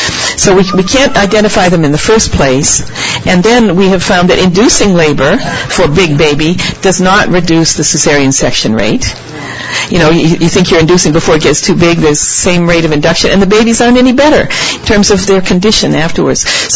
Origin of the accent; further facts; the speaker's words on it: Seattle, Washington, United States; I'm from Seattle, Washington, and we have a huge fishing fleet.